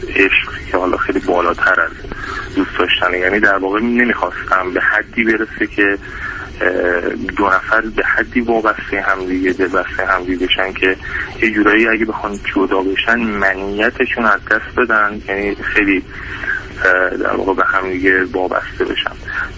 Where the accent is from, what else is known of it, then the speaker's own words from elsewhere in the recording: Iran; خودم توی ایران زندگی میکنم، بزرگ شده ایران هستم